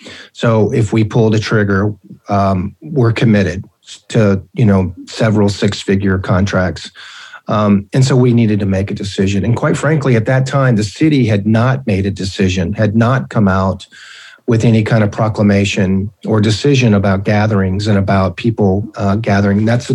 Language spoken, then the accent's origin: English; Texas, United States; now in Fort Worth, United States; my wife and I moved to Fort Worth. You know, we're originally from Texas.